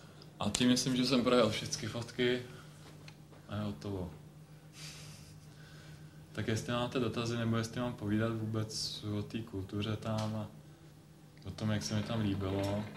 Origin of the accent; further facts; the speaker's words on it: Bohemia, Czechia; slyšel, že jsme z Čech